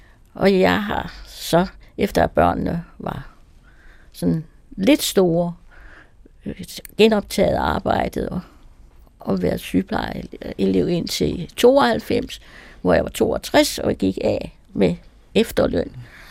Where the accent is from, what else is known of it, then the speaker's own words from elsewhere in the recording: Sønder Vedby, Zealand, Denmark; Jeg kommer fra Falster, fra en af Sydhavsøerne. Og jeg kommer fra en lille by, der hedder Sønder Vedby, der lå nær Nykøbing. Og jeg voksede op på en gård under landbrugskrisen i 30'erne.